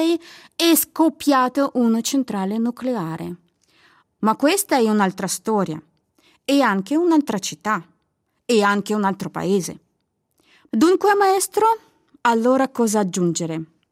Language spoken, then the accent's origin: Italian; Minsk, Belarus; Italian is a second language; now in Bergamo, Italy; E da tanti anni vivo a Bergamo, in Italia. Ma la mia città natale è Minsk. Minsk in Bielorussia, dove il mare non c'è.